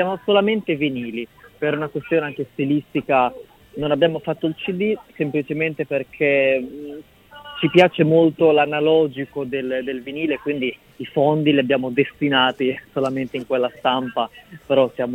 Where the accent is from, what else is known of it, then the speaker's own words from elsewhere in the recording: Rimini, Emilia-Romagna, Italy; oggi io sono di Rimini